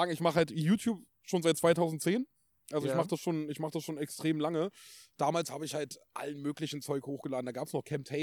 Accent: Berlin, Germany; Ich komme aus Berlin, genau.

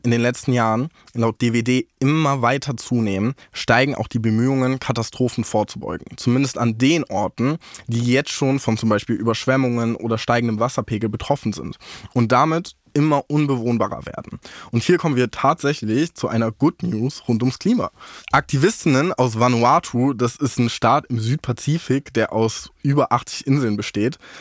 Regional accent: North Rhine-Westphalia, Germany; born there; ich als gebürtiger NRWler

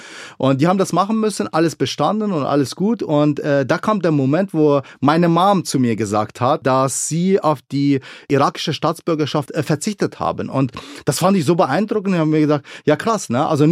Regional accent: Bavaria, Germany; ich komme aus Niederbayern.

